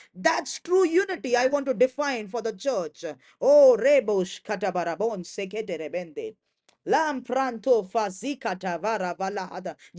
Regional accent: India; English is a second language; There can be differences of culture because I am from India

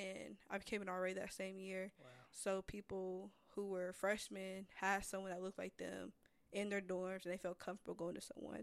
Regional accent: Indianapolis, Indiana, United States; I'm from Indianapolis. I'm graduating in 2 weeks.

